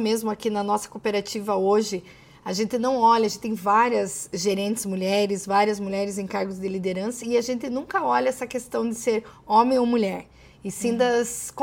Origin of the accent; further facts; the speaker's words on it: Castro, Paraná, Brazil; no município de Castro, qual eu sou natural. Eu trabalhava aqui em Ponta Grossa e fui convidada a retornar à minha cidade natal.